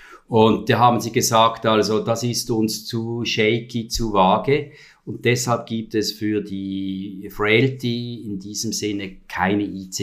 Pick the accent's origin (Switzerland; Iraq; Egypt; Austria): Switzerland; German is a second language; Und ich kann ein bisschen rätoromanisch, aber nicht so gut. Ich werde also jetzt versuchen, als Schweizer quasi Hochdeutsch zu sprechen.